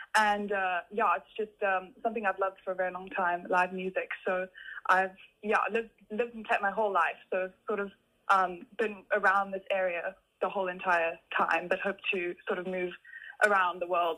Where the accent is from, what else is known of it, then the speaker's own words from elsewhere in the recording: Plettenberg Bay, Western Cape, South Africa; So I've grown up in Plettenberg Bay my whole entire life. I've actually never been inside of Joburg. I've only been through the airport.